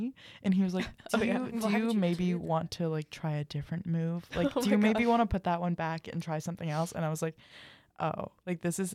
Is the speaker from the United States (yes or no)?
yes; Texas, United States; I grew up in Texas, guys. I grew up in Texas with the horses